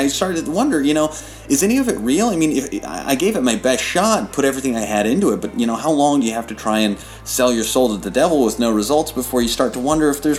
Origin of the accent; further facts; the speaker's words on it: Des Moines, Iowa, United States; also born or lived in Charlotte; Well, I grew up in Des Moines, but I moved here from Charlotte.